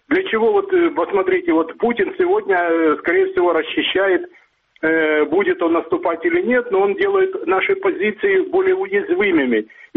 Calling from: Dnipro, Dnipropetrovsk Oblast, Ukraine; город Днепр.

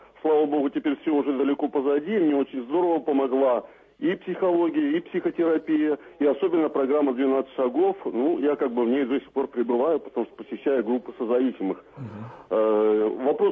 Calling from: Tomsk, Tomsk Oblast, Russia; я звоню из Сибири, из Томска.

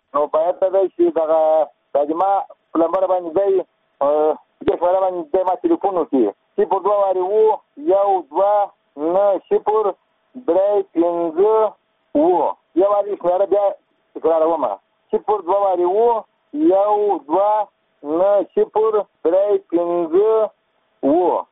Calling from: Kandahar, Afghanistan; زه د کندهار په ولایت یم.

